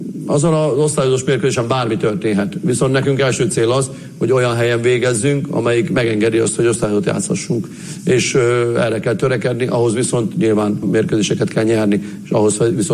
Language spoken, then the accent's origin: Hungarian; Borsod-Abaúj-Zemplén, Hungary; also born or lived in Hajdú-Bihar; now in Debrecen, Hungary; Félig Borsodi vagyok, félig Hajdúbihari, sőt már több is, mert ugye Borsodban 30 évet éltünk, Hajdúbiharban már 33. év, úgyhogy azóta itt élünk Debrecenben.